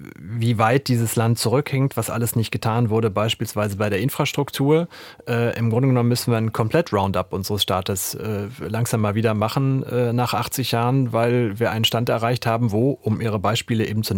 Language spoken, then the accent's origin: German; North Rhine-Westphalia, Germany; born there; wir sind ja beide gebürtige Westfalen